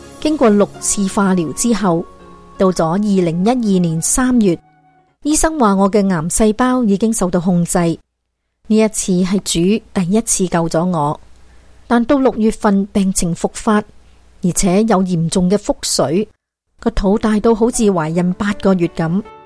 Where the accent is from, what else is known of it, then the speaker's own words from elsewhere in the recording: Fujian, China; moved away as an adult; now in Canada; 我来自中国福建省，2005年独自带着5岁的女儿在加拿大生活。